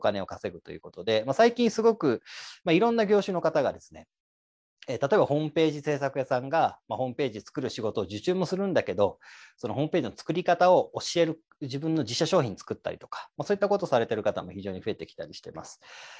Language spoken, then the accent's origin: Japanese; Kyoto, Japan; born there; now in Osaka, Japan; 京都で生まれまして、現在大阪に住んでおりまして、妻と4人の子供と6人で生活しております。